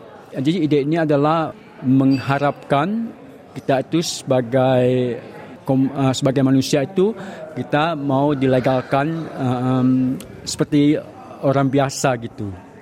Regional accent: Bandar Tinggi, North Sumatra, Indonesia; Saya aslinya dari Sumatera Utara di sebuah kecil namanya Bandar Tinggi. Tidak jauh dari Medan, kira-kira 6 atau 5 jam dengan naik mobil.

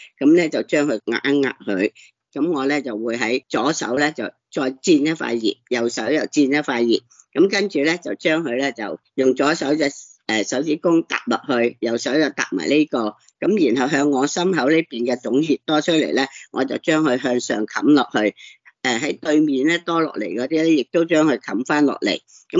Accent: Guangdong, China; 咁其实咧，我哋广东人咧就白色嗰只尖嗰只糯米啊

